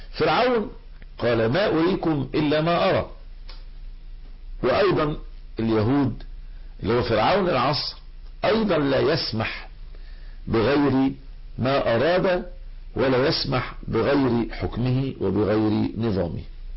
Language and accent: Arabic; Egypt; طبعا جبهة الانقاذ الوطني عندنا في مصر كان نفس الاسم ده موجود في الجزائر